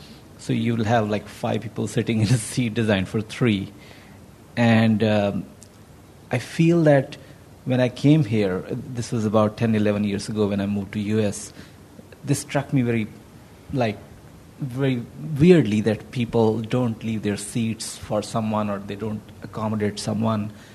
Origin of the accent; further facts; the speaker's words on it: India; moved away; I grew up in India, and something I noticed growing up was that it's a really populated country